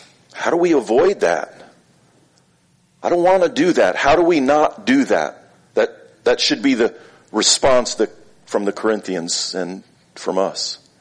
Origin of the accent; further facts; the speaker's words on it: Florida, United States; also born or lived in New York; Remember when I was a kid, we moved from New York to Florida.